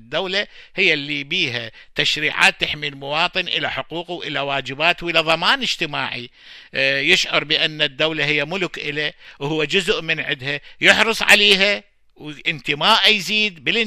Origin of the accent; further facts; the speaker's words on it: Iraq; وهذا ما حدث من انهارة الطبقة الوسطى عندنا بالعراق